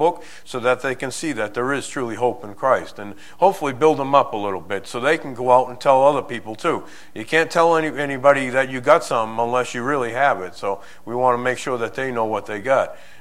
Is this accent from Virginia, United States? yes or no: no; Boston, Massachusetts, United States; I'm from Boston. I'm a Yankee up there, and I have a hard time with the English language itself.